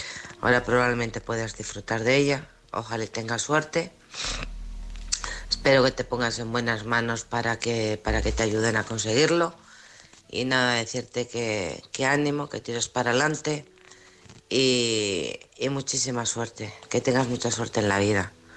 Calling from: Alcorcón, Community of Madrid, Spain; de Alcorcón.

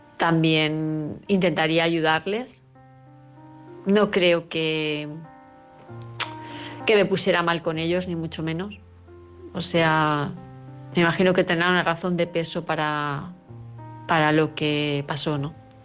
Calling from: Palma, Balearic Islands, Spain; de Palma de Mallorca.

